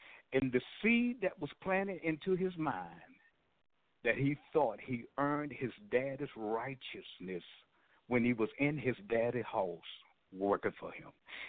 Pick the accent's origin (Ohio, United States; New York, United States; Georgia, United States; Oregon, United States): Georgia, United States; You know, I'm from Georgia. And at grandmother's farm, we had pigs.